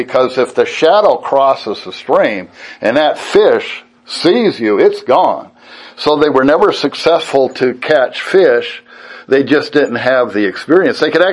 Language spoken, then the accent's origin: English; Montana, United States; And I'm from Montana, so I can understand what their problem was.